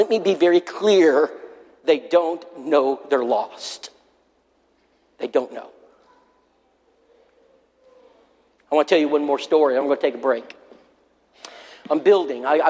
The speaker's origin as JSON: {"language": "English", "region": "Texas", "country": "United States", "tie": "born or raised there", "said": "I grew up in Boulevardy, Texas. Rattlesnakes, scorpions, chickens, goats, horses, cows. That's how I grew up."}